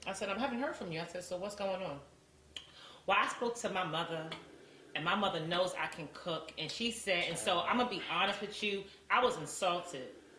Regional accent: New York City, New York, United States; Because I'm like, you know, I'm from Harlem, so I got to rep my borough. You know what I'm saying? So I'm repping Harlem.

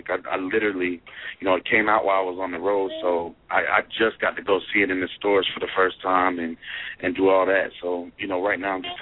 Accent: Waynesburg, Pennsylvania, United States; born there; I'm from, I was born in Waynesburg, so about an hour and a half.

